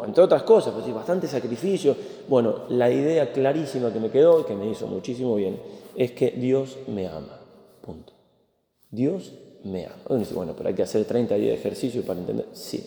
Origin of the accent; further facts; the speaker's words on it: Spain; Venimos de España, somos españoles